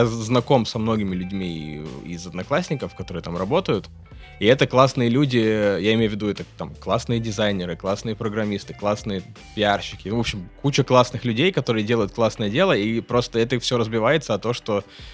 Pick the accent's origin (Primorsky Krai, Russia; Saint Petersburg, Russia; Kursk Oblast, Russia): Kursk Oblast, Russia; я родом из Курской области, и я не могу ненавидеть этих людей, потому что я там первые 25 лет жизни прожил среди них